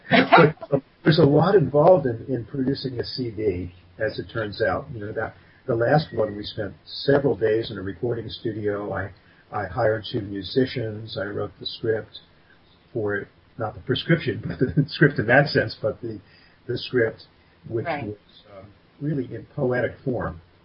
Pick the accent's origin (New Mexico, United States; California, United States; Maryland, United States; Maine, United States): Maryland, United States; Aberdeen; Well, I grew up in a town called Aberdeen, Maryland, and where I ended up living when I moved back is about 60 miles from there.